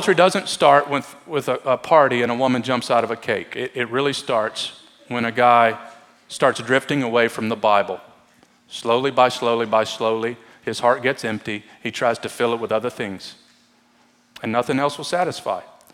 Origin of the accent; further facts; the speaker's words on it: Kentucky, United States; And I only say that because I'm from Kentucky.